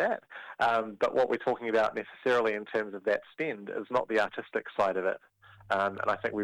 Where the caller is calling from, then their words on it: Henderson, Nevada, United States; I'm calling you from Henderson right now, where there are murals all over the place with graffiti art